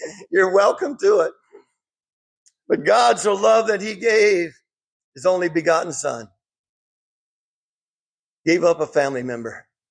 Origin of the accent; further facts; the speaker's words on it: Michigan, United States; When I was at Harding University in Searcy, Arkansas, I was from Michigan. We didn't say y'all.